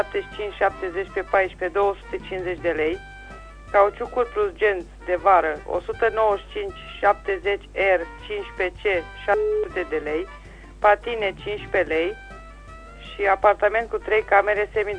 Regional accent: Măureni, Caraș-Severin, Romania; de la Măureni

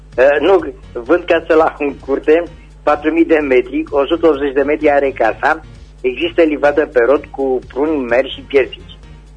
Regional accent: Săvârșin, Arad County, Romania; sunt din Săvârșin

